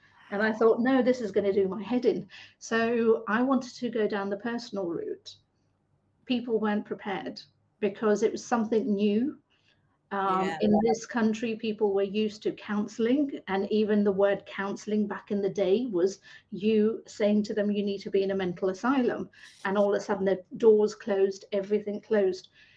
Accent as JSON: {"language": "English", "country": "United Kingdom", "said": "So I'm a British Asian woman, that's Indian for the people in the US."}